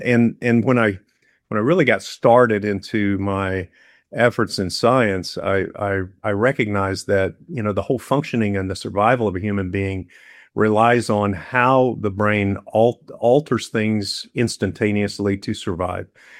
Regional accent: El Reno, Oklahoma, United States; So I went, so I grew up in a small town in kind of central western Oklahoma, just west of Oklahoma City, a town named El Reno.

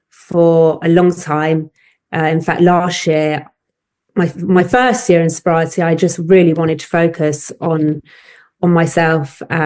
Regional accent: London, United Kingdom; I'm from North London, and I'm a mum to two kids who are 10 and 12.

